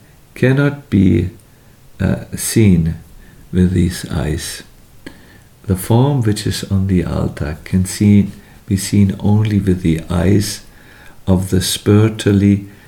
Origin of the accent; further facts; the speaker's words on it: Germany; English is a second language; Germany. I'm from Germany. This is my country.